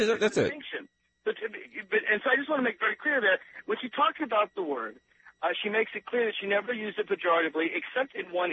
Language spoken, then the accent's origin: English; Southern United States, United States; I am from the South.